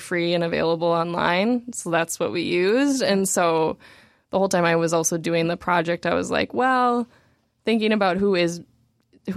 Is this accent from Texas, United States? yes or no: no; Minnesota, United States; I grew up in Minnesota, grew up spending a lot of time in the northern part of the state in the summers near Canada